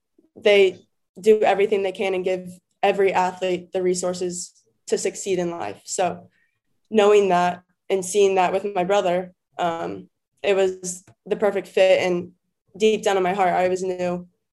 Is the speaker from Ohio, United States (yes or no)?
yes; Ohio, United States; So just growing up in Ohio, it's competitive.